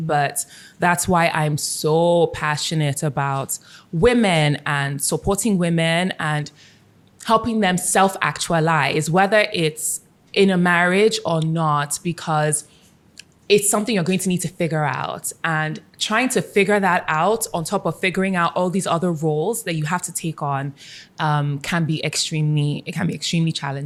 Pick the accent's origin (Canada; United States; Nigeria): Nigeria; that is the ultimate validation that you need as a Nigerian woman